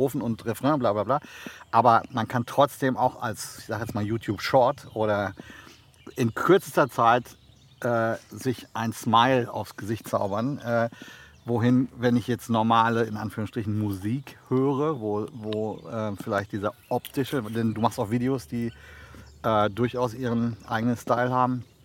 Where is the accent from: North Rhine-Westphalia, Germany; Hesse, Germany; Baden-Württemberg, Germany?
North Rhine-Westphalia, Germany; Ah, ich komme aus dem Sauerland.